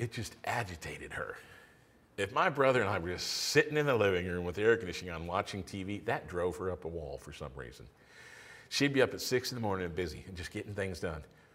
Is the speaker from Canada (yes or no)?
no; El Paso, Texas, United States; I grew up in West Texas. And my brother and I were in high school. He's just a year older than I am.